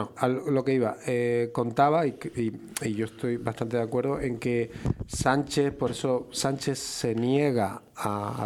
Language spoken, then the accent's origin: Spanish; Spain; Y no somos muy los españoles